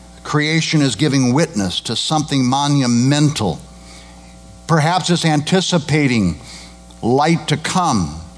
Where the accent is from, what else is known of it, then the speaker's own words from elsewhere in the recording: Midwest, United States; because I grew up in the Midwest, and every spring I would see clouds